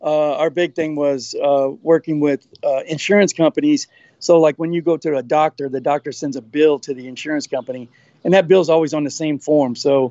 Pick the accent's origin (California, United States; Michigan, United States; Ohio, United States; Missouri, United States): Missouri, United States; St. Louis; moved away; Originally from St. Louis, Missouri.